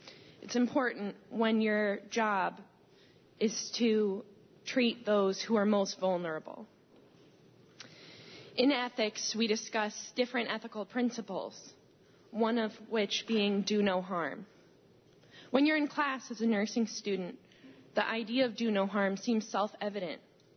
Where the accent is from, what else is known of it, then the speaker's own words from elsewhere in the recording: Connecticut, United States; I grew up with my mother, who's a minister, in a pretty liberal church in Connecticut.